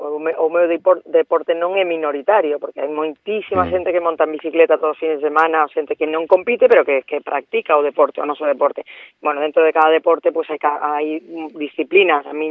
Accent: Galicia, Spain; now in Madrid, Spain; estou máis na miña terra, e, bueno, vivo en Madrid

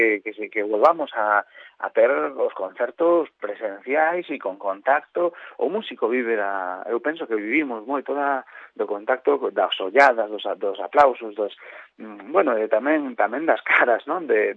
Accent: Galicia, Spain; eu son galego e fago cancións

